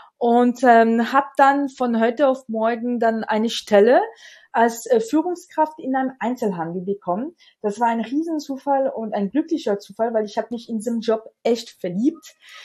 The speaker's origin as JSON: {"language": "German", "country": "France", "second_language": "German", "lives_now": "Germany", "said": "wenn man es schön deutlich hören kann, komme ich nicht aus Deutschland, sondern aus Frankreich. Ich bin 31 und bin jetzt seit 2012 von G4 in der Nähe von München"}